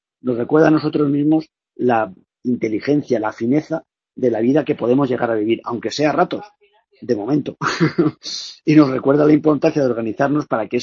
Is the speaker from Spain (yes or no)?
yes; Valencia, Valencian Community, Spain; yo soy de Valencia o de por ahí, cerca de Castellón, y allí hay muchas riadas.